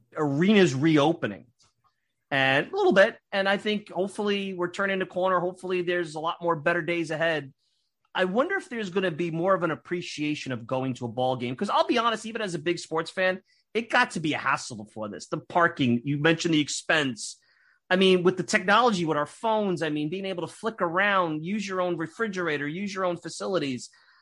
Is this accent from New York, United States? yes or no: yes; Brooklyn, New York, United States; You know, I'm a Northeast guy. I grew up in Brooklyn. I went to St. John's, so I kind of stayed home.